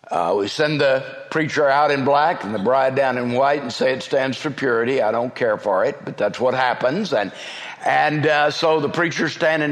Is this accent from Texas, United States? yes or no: yes; Texas, United States; I am an Irish Texan. Spells danger for everybody.